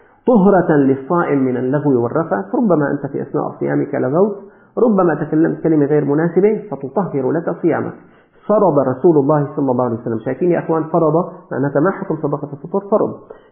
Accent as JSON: {"language": "Arabic", "country": "Syria", "said": "لكن أقل شيء تكون 1500 عندنا في سوريا"}